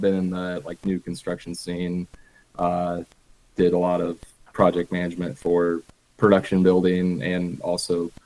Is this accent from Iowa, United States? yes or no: yes; Perry, Iowa, United States; Yep. Pretty much just central Iowa. Actually grew up in Perry, Iowa. Yep. That's my hometown. And I've just been kind of around that area my entire life.